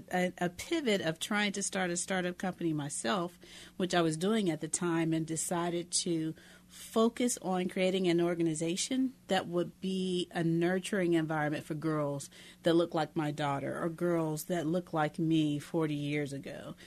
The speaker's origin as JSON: {"language": "English", "town": "Memphis", "region": "Tennessee", "country": "United States", "tie": "born or raised there", "said": "Memphis, Tennessee, which is my hometown"}